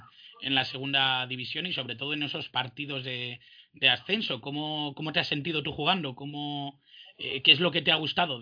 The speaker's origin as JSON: {"language": "Spanish", "region": "Castile and León", "country": "Spain", "said": "es casi de mi tierra, es de un pueblito muy cerca de Valladolid, muy cerquita de mi tierra, de mi zona"}